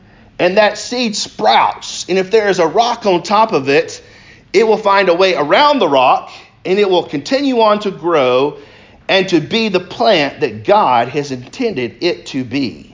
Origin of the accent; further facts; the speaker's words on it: United States; But you got three chances because I'm an American.